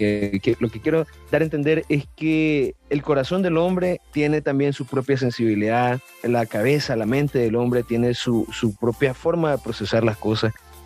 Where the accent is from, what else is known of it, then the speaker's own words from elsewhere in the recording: Nicaragua; soy nicaragüense, soy ingeniero de sistema, soy un joven de 30 años